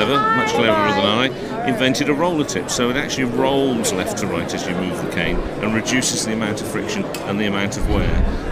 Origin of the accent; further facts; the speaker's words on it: England, United Kingdom; Sorry, I'm from England. We have 0800.